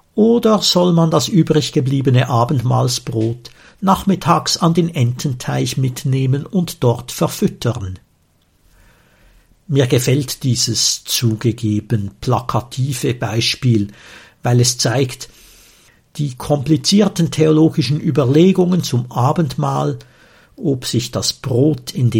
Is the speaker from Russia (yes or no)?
no; Switzerland; Manchmal stimmt das auch, bei uns in der Schweiz.